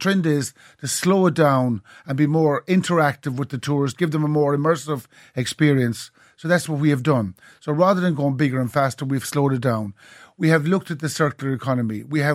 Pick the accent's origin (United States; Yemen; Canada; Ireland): Ireland; County Clare; You know, I'm from the Cliffs of Moher area of Ireland